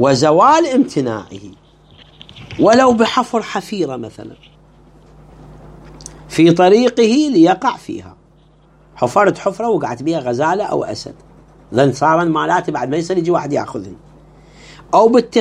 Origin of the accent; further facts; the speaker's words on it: Iraq; احنا نصيح له سايلو عندنا بالعراق